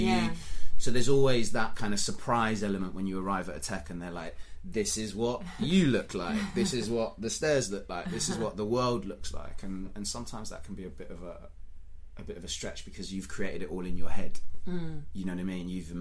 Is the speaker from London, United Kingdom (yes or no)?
yes; Hackney, London, United Kingdom; I have, you know, a mixed background. I'm from London, I'm Hackney, but also my mum is from Iran